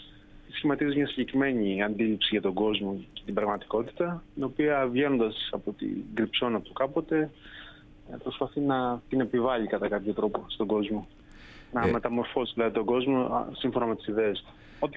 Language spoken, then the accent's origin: Greek; Zaros, Crete, Greece; Είναι κυρίως η επαρχία όπου γεννήθηκα και μεγάλωσα. Δηλαδή το βιβλίο ξεκινάει από το Ζαρό που είναι το χωριό μου.